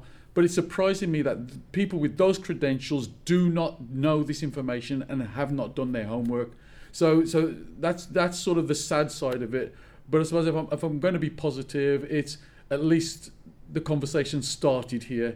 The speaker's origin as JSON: {"language": "English", "town": "Birmingham", "region": "West Midlands", "country": "United Kingdom", "said": "I come from Birmingham, major city"}